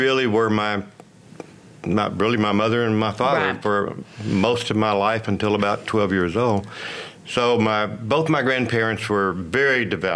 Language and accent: English; Houston, Texas, United States; Yeah, I was born in Houston. I've lived here all my life.